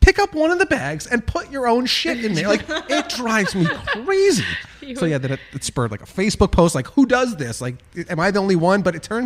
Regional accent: New Jersey, United States; I grew up in New Jersey, so there's always that, you know.

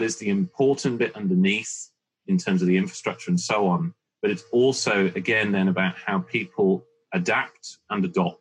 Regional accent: United Kingdom; I'm a Brit.

